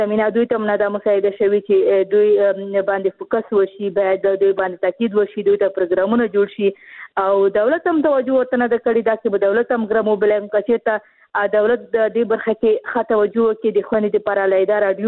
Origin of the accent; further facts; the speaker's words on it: Khost, Afghanistan; زه خپل د خوست یم